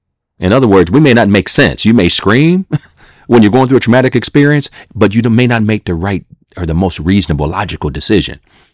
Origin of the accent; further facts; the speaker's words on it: Toledo, Ohio, United States; Growing up in Toledo, Ohio, and my mom would put on some albums